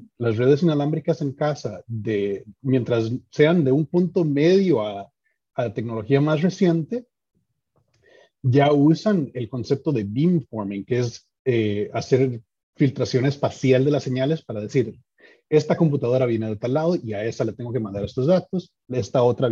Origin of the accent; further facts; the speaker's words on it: San Carlos, Alajuela, Costa Rica; Claro, yo soy originalmente de San Carlos, de Costa Rica. Fui al colegio científico por ahí.